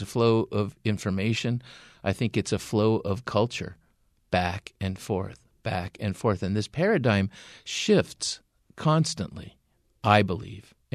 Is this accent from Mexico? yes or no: yes; Mexico; also born or lived in United States; It's hard for me because I'm both American and Mexican by upbringing.